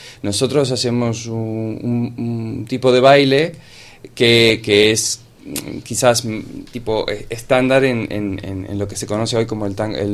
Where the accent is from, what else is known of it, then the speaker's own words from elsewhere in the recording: Uruguay; yo soy originalmente de Uruguay.